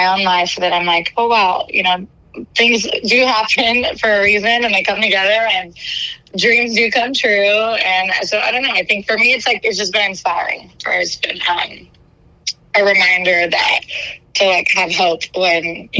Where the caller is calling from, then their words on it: London, United Kingdom; Well, yes, I'm listening from London.